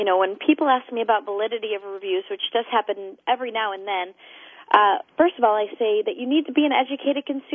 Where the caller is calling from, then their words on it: New York City, New York, United States; I'm in New York City.